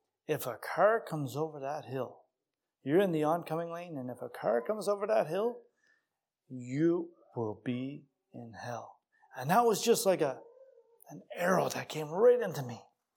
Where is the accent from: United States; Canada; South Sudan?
Canada; Tatamagouche, Nova Scotia; I was brought up in Tatamagush, Nova Scotia, so just a small little community.